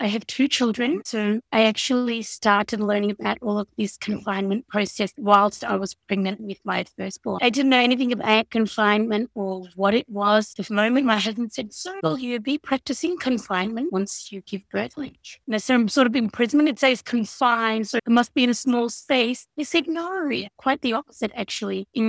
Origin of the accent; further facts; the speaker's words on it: Melbourne, Victoria, Australia; I was born and raised in Melbourne. My parents are originally from Turkey, so they've migrated here about 50 years ago. Brought up as a true blue Melbournian, and I am married to a Singaporean